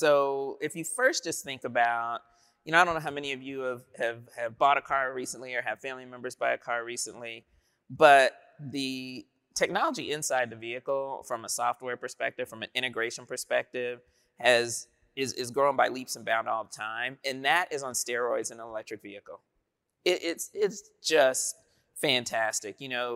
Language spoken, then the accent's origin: English; Dayton, Ohio, United States; You know how you lean back, and I'm from Dayton, Ohio, so I lean